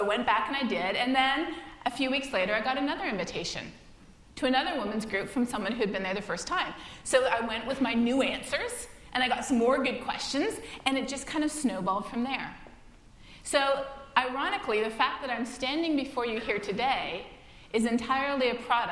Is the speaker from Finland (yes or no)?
no; Toronto, Ontario, Canada; now in United States; He's from Northern Virginia, and I'm from Toronto.